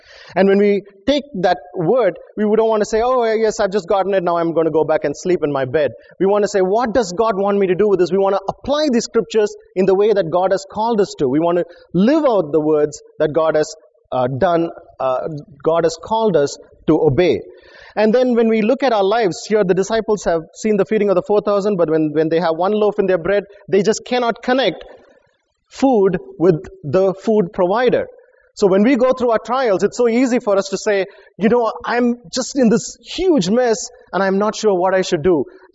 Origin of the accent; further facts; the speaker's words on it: India; I come from India. Some of you are probably Italian.